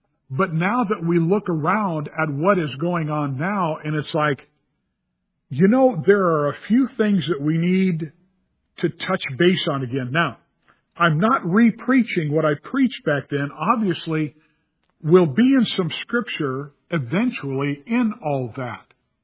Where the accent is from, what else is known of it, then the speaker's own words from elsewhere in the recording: California, United States; It's like, it's okay, Dad. I'm from California. We're just, and it's your fault, Dad, that I'm from California, so.